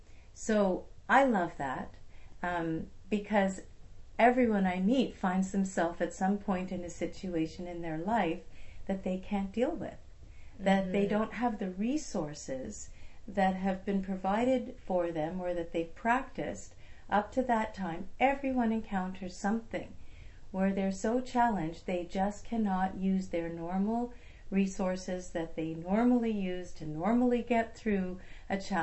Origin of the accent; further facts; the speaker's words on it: Montreal, Quebec, Canada; I grew up in Montreal, and I graduated from high school and got accepted to an international school out here on Vancouver Island.